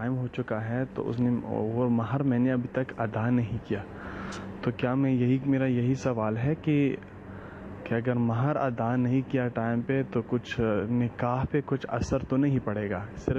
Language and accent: Urdu; Kurram, Khyber Pakhtunkhwa, Pakistan; اور میں Pakistan Chrome agency سے تعلق ہے میرا.